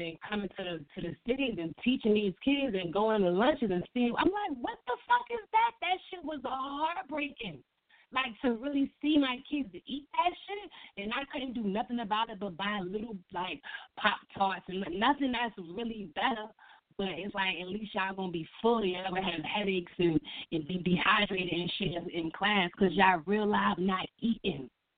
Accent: Virginia, United States; also born or lived in Bronx, New York; I was born in the Bronx and raised in Virginia, so what we ate once I moved to Virginia in my household, that shit ain't changed.

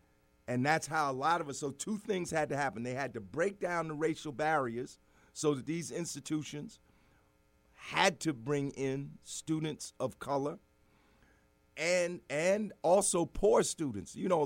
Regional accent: Newark, New Jersey, United States; Well, I came from Newark.

